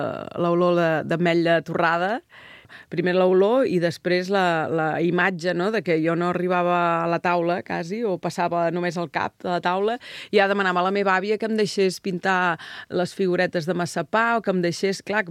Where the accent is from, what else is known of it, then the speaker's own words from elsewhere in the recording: Valls, Catalonia, Spain; born there; Venim de Xixona, el meu avi i mon pare. Jo ja vaig néixer a Valls.